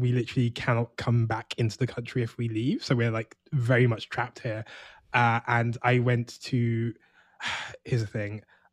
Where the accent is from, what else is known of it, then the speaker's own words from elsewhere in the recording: United Kingdom; now in United States; regardless, I'm British, I'm on the visa, which means ever since Uncle DT put like a proclamation in place, I can't leave the country